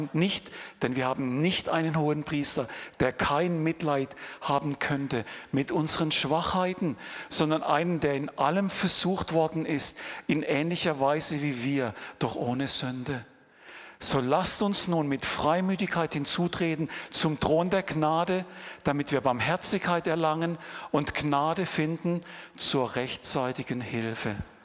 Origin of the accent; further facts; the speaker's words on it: Germany; now in Switzerland; für mich als ursprünglich Deutscher. Ich bin immer noch Deutscher, ich muss unbedingt meine Staatsbürgerschaft hier in der Schweiz noch beantragen.